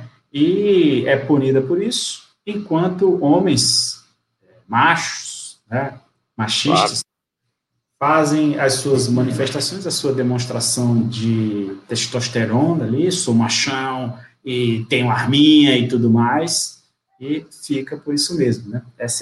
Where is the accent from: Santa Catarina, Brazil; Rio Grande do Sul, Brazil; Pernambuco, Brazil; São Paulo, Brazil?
Pernambuco, Brazil; lá do sertão pernambucano, de onde eu venho, sertão do Araripe.